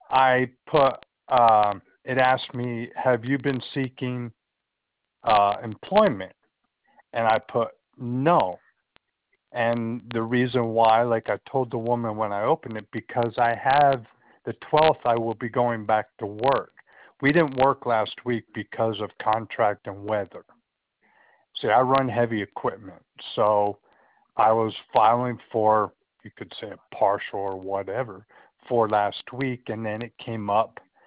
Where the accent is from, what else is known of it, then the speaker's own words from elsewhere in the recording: Pennsylvania, United States; moved away as an adult; Because I'm born and raised in Pennsylvania, make a long story short. I worked for the state there.